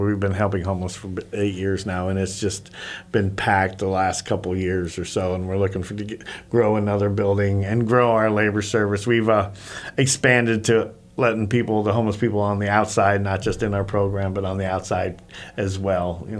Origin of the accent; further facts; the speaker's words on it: Sarasota, Florida, United States; I'm from Sarasota area, and this is the first time I ever went, and it was exciting.